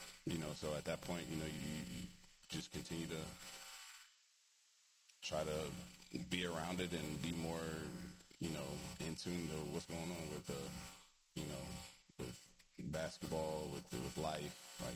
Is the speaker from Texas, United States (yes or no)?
no; Clinton, Maryland, United States; also born or lived in Germany; Born and raised in Maryland, Clinton, Maryland. Born and raised.